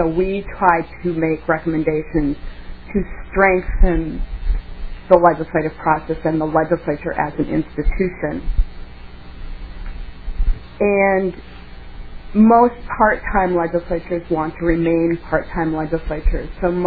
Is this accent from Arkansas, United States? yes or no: no; Grand Rapids, Minnesota, United States; So I grew up in Minnesota. I'm from Minnesota, Grand Rapids originally.